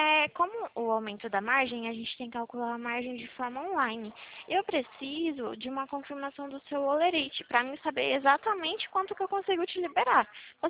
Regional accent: Atibaia, São Paulo, Brazil; Eu sou de Atibaia.

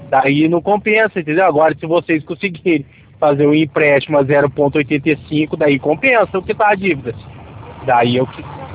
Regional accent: Taubaté, São Paulo, Brazil; Ah, Campinas, eu sou de Taubaté.

